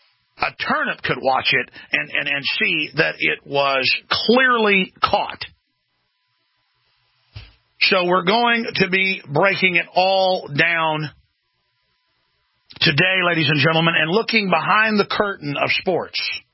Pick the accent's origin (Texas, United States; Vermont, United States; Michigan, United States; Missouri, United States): Texas, United States; Dallas; I went to Dallas Cowboys games. I grew up in Dallas, Texas. I like football.